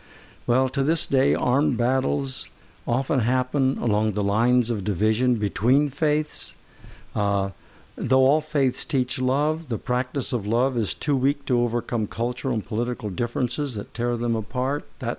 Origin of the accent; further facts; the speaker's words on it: Pella, Iowa, United States; she was born in Pella, Iowa. That's my hometown as well.